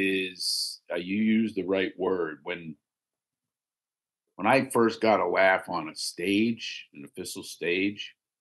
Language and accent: English; Philadelphia, Pennsylvania, United States; now in Los Angeles, United States; You know, I live in LA. They think you need to sit on a rock in Sedona for enlightenment. But I'm also from Philadelphia.